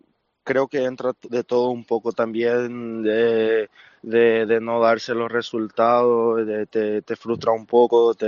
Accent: Paraguay; moved away as an adult; No, vine solo, o sea, cuando vine de Paraguay vine con mi representante, estuvo unos días, Luego ya volví a Paraguay

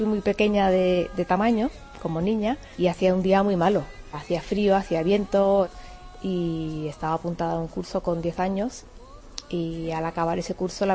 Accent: Spain; yo me siento más española que nadie, o tan española como el que más

